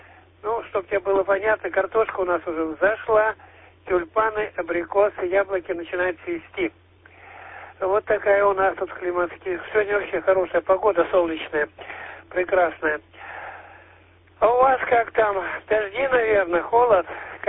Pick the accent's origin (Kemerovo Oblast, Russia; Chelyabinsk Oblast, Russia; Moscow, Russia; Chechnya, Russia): Chelyabinsk Oblast, Russia; Chelyabinsk; moved away as an adult; now in Volgodonsk, Russia; Я сам родом из Челябинска. В Челябинске жил 30 лет, а сейчас в Волгодонске порядка 30 лет.